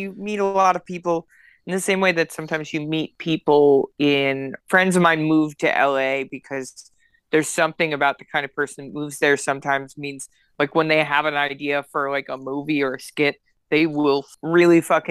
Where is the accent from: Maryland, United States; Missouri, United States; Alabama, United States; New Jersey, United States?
Maryland, United States; Baltimore; Oh, no, we're from Baltimore.